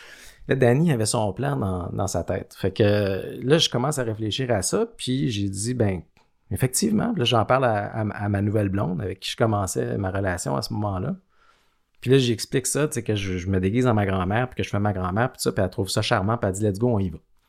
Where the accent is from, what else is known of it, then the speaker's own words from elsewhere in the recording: Gentilly, Quebec, Canada; à Gentilly, dans mon village natal